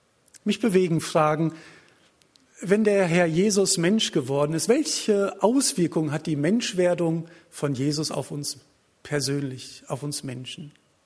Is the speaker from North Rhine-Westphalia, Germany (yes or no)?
yes; Lage, North Rhine-Westphalia, Germany; herzliche Grüße mit aus dem Lipperland. Wir kommen aus Lage, das kennt bestimmt der ein oder andere